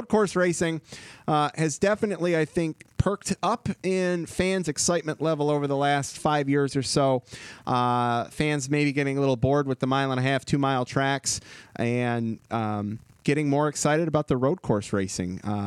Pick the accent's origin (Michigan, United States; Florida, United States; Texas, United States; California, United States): Michigan, United States; Janice at Jen Eric 2002 from my hometown state of Michigan